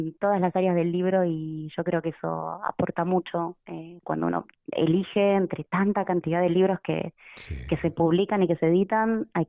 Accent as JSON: {"language": "Spanish", "region": "Buenos Aires", "country": "Argentina", "moved": "yes", "lives_now": "Spain", "said": "que soy argentina. Soy argentina, de Buenos Aires, y elegí, después de vivir en muchos lugares, en muchos países y en muchas ciudades, me enamoré de Euskadi y decidí quedarme acá"}